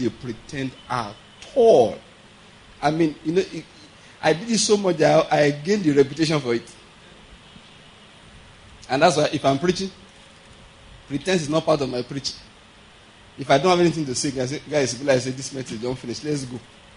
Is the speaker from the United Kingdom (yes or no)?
no; Nigeria; I'm from Nigeria. I'm visiting for just 1 month.